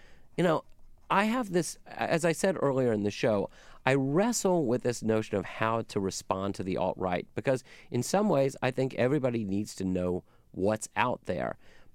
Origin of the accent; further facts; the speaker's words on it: United States; I don't think of myself as a Jew first and foremost in any way. I just think of myself as an American.